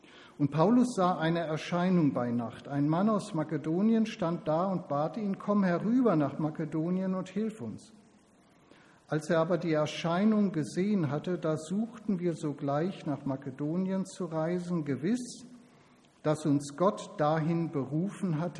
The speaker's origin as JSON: {"language": "German", "region": "North Rhine-Westphalia", "country": "Germany", "tie": "born or raised there", "said": "Ich bin ja im Ruhrgebiet groß geworden. Das ist eine Ecke, wo man gerne mal so lockere, lustige Sprüche von sich gibt."}